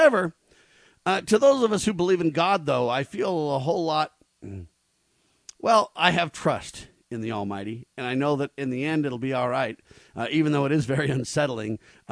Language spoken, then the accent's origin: English; California, United States; I grew up in California, so when I was a little kid, I remember earthquakes